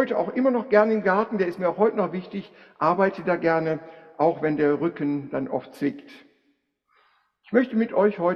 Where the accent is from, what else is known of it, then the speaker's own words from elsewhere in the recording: Hahn, Germany; Also ich bin Gärtnerssohn. Karl Otto kennt noch die Gärtnerei in Hahn, wo ich aufgewachsen bin.